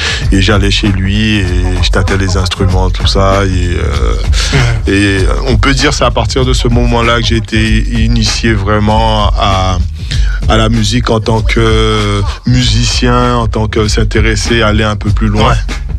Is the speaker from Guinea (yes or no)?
no; Guadeloupe, France; born there; je suis né en Guadeloupe.